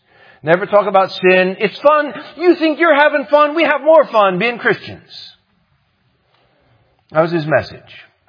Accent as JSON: {"language": "English", "town": "New Orleans", "region": "Louisiana", "country": "United States", "tie": "born or raised there", "said": "But I do remember when I was growing up in New Orleans, Louisiana"}